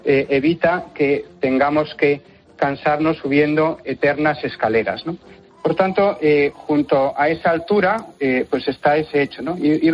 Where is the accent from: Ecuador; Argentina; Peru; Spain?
Spain; Galicia; yo soy parte implicada porque soy gallego.